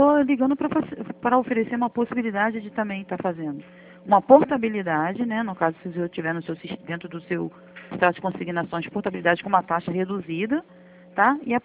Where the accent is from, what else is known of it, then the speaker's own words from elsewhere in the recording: Rio de Janeiro, Brazil; eu sou do Rio de Janeiro